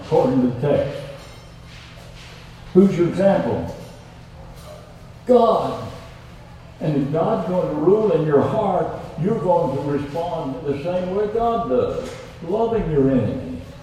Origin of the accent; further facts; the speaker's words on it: United States; If I'd insisted, now I'm American, drive on the right.